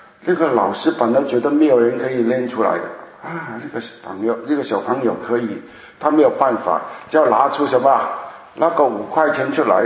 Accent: Hong Kong; 以前我是从香港长大，

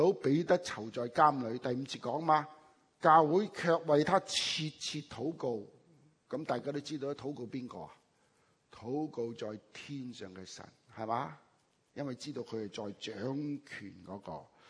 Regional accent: Hong Kong; 我们在香港长大，香港读书。

